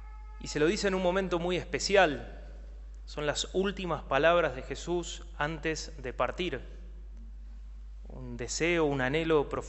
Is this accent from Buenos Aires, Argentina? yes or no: yes; Buenos Aires, Argentina; yo soy de Buenos Aires, en esa época frecuentaba la Bombonera